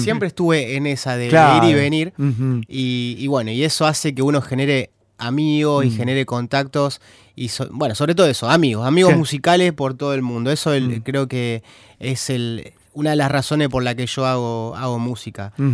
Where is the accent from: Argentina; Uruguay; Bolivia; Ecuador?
Argentina; Corrientes; En Corrientes, yo soy correntino.